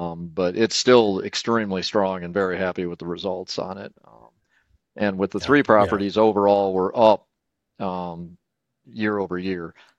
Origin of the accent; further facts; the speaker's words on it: Columbus, Ohio, United States; All right. … from Columbus, Ohio.